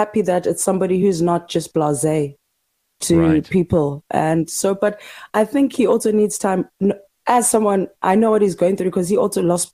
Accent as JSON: {"language": "English", "country": "South Africa", "said": "I thought as a South African, I'm here. English is from here."}